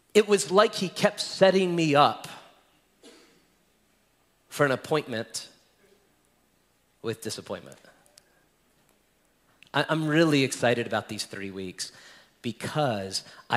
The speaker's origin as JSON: {"language": "English", "town": "Las Vegas", "region": "Nevada", "country": "United States", "said": "I'm from Las Vegas. I don't know. All I know is dust and caliche rock, right?"}